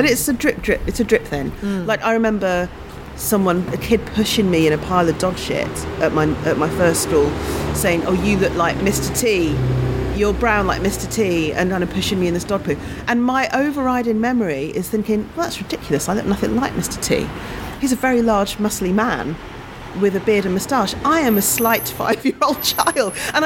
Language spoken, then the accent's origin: English; United Kingdom; I'm, you know, of Asian, I'm British Asian, Pakistani descent, so there's, I think, a bit more.